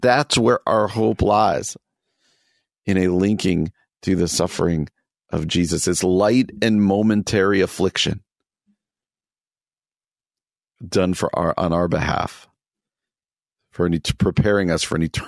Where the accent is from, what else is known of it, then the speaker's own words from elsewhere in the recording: New Jersey, United States; People from the East Coast, particularly where I grew up in New Jersey, flock to the Jersey Shore.